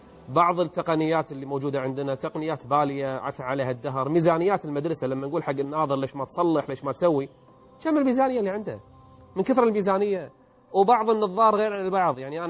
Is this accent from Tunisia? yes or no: no; Kuwait